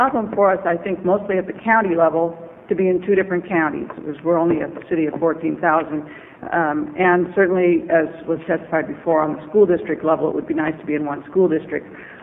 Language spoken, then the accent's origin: English; Wilsonville, Oregon, United States; I was born and raised in Wilsonville and currently the mayor.